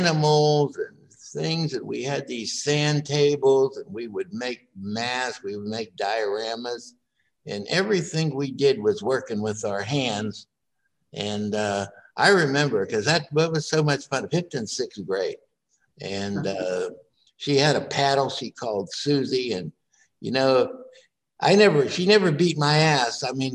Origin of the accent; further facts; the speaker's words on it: North Braddock, Pennsylvania, United States; also born or lived in Wilkinsburg; I was born in Wilkinsburg, Pennsylvania on June 10th, 1943. And most of my life, or my early days, I lived in North Braddock.